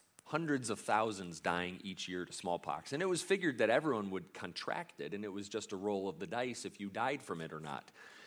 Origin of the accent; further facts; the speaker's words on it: Sandusky, Michigan, United States; I grew up in the Thumb, a little town called Sandusky.